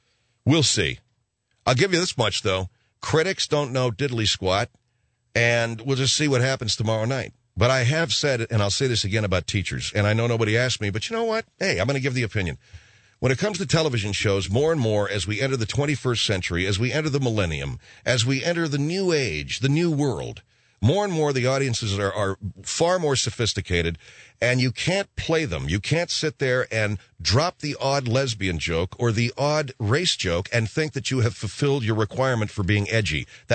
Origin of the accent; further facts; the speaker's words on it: Los Angeles, California, United States; Bob and Ray were in New York. I grew up in Los Angeles.